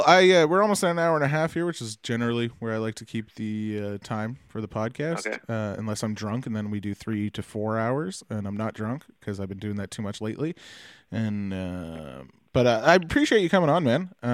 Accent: Bridgewater, Nova Scotia, Canada; on May 10th, I'm back in my hometown, Bridgewater, Nova Scotia, for a Yuck Yuck gig, hosting.

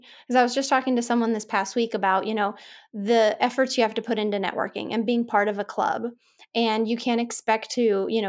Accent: California, United States; I'm from California where even though the speed limit is 65 on our freeways, everybody drives 85.

